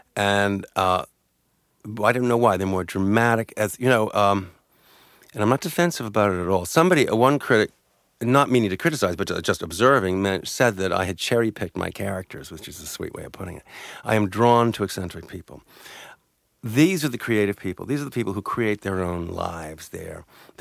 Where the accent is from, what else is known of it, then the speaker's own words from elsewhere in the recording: Gordon, Georgia, United States; born there; I was born in Gordon, Georgia. That's a little town near Macon. The biggest thing in Gordon is the chalk mine. My father was a barber, and my mother worked as a secretary for the mine.